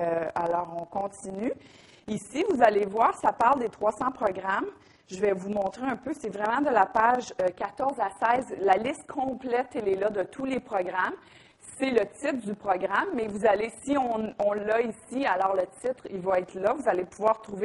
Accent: Quebec City, Quebec, Canada; Moi, je viens aussi de Québec, la ville de Québec.

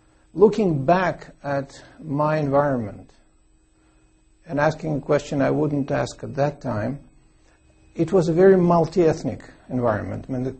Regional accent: Leningrad, Saint Petersburg, Russia; moved away as an adult; As you heard, I grew up in the Soviet Union until the age of 28, and these were obviously my formative years. And how can I describe those years? Well, I think that I grew up in Leningrad.

